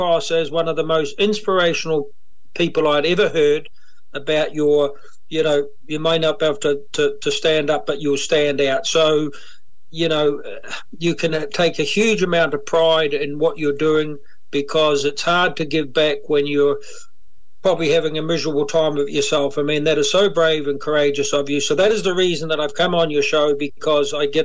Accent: New Zealand; I grew up in a small rural township, and it's just south of Christchurch, about an hour's drive. Very much a farming community.

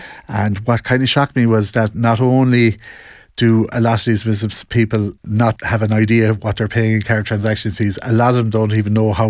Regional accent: Spa, Munster, Ireland; I'm from the Spa, just outside Tralee.

